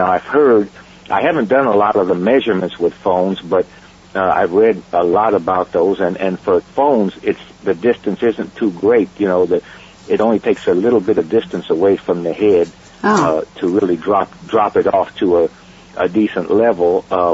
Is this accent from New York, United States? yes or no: no; Denver, Colorado, United States; I'm from Denver originally, and it gets pretty cold there.